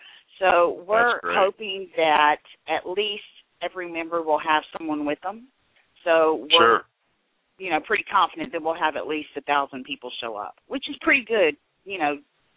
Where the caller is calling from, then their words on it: Louisiana, United States; Hi, this is … I'm calling from Louisiana